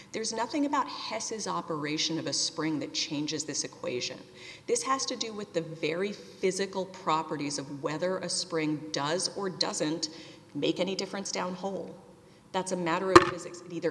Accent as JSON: {"language": "English", "region": "New York", "country": "United States", "said": "And I'm from New York, I'm trying not to talk too fast."}